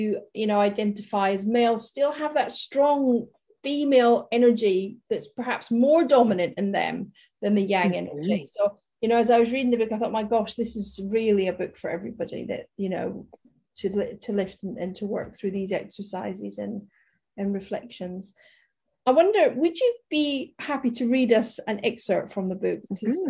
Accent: Scotland, United Kingdom; I'm Scottish, I don't live in Scotland now

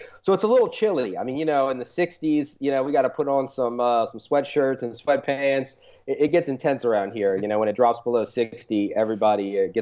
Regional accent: New Orleans, Louisiana, United States; we talk a little bit about the Saints every now and then since we're from New Orleans.

